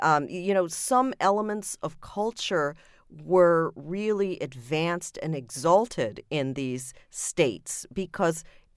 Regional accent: United Kingdom; born there; It's mixed. My mother is from Germany. My dad is from India, and I was born in Britain.

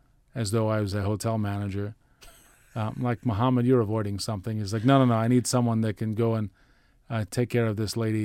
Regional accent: Brooklyn, New York, United States; Growing up in Brooklyn, we had delicious pastries and breads every Sunday.

